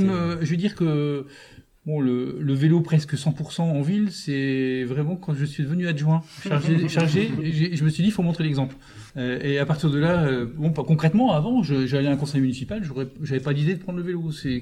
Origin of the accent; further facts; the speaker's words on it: Bar-le-Duc, Grand Est, France; Je suis originaire de Bar-le-Duc, la ville d'ailleurs des frères Michoud.